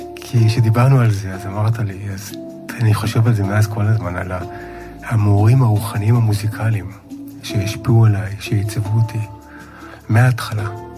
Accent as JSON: {"language": "Hebrew", "town": "Jerusalem", "region": "Jerusalem District", "country": "Israel", "tie": "born or raised there", "said": "לגדול בירושלים, פעם, אני סך הכל, גדלתי בשנות ה-60"}